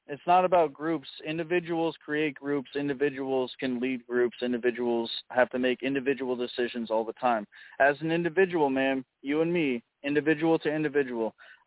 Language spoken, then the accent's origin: English; United States; I'm American.